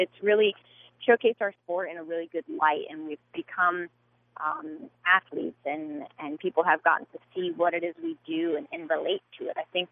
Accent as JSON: {"language": "English", "region": "Vermont", "country": "United States", "tie": "born or raised there", "said": "Growing up in Vermont really got me ready for anything."}